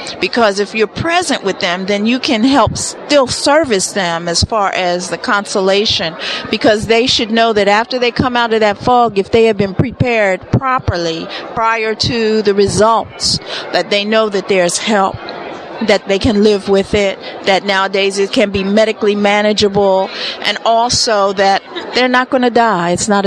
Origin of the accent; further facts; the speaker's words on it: Wilmington, Delaware, United States; I'm from Wilmington, Delaware